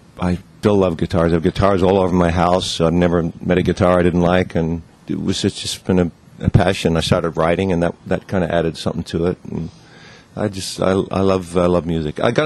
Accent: Sydney, New South Wales, Australia; also born or lived in Melbourne / England; I was born in Sydney, Australia, and I moved to Melbourne. And then when I was about 9 years old, I moved to England, and my accent changed a little bit.

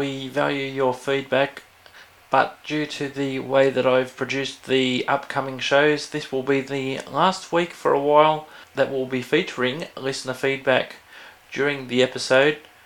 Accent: Australia; So I'm probably in the same boat, Dave, even though I'm Australian.

